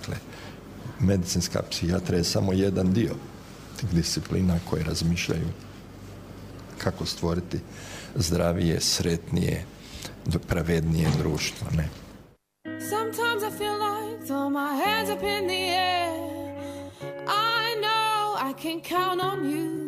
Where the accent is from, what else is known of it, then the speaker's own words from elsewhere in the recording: Croatia; kod nas u Hrvatskoj